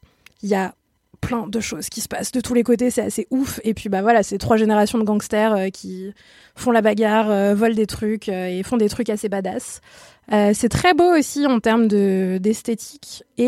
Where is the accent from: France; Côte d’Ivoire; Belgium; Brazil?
France; Bah voilà, on est française et on regarde un film indien.